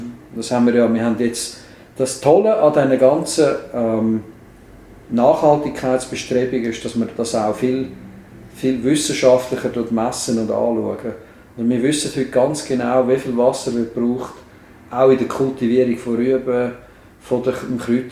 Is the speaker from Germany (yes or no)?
no; Switzerland; Und kennt man aber weniger jetzt bei uns in der Schweiz oder in den umliegenden Ländern.